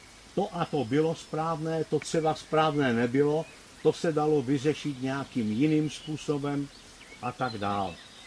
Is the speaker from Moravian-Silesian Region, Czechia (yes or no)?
yes; Ostrava, Moravian-Silesian Region, Czechia; tak už jsem vyrůstal v Ostravě, nebo tam jsem se i narodil